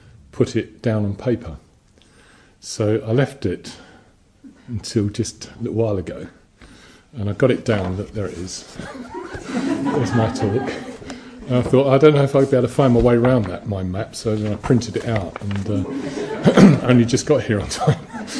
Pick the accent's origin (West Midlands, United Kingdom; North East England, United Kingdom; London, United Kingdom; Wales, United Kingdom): London, United Kingdom; I grew up in London, in sort of working class area.